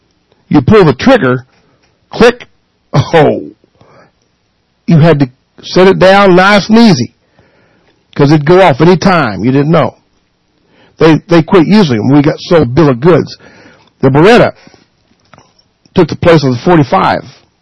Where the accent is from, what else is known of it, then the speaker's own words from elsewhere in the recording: United States; I'm pro-American. I'm American.